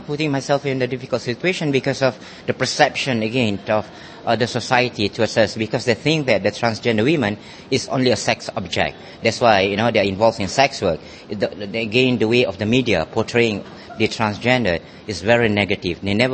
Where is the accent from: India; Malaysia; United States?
Malaysia; I come from Malaysia, which is a Muslim country